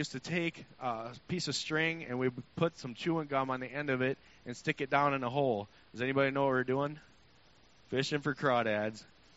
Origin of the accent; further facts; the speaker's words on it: Texas, United States; I was born in Texas. I don't know if anyone knows where that is. It was a little twerp. I remember growing up in Texas. I have two older brothers.